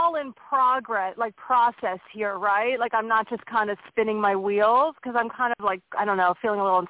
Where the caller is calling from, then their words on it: Pennsylvania, United States; Hey, Tony … from Pennsylvania.